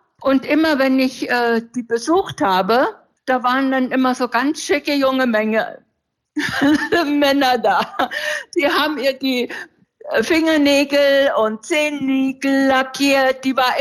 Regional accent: Germany; Ja, ich bin in der DDR groß geworden, zur Schule gegangen

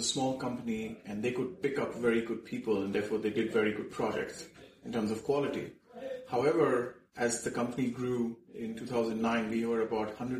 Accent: India; moved away as an adult; now in United States; So I am originally from India. And I used to work for a very large global company in the U.S. before coming here.

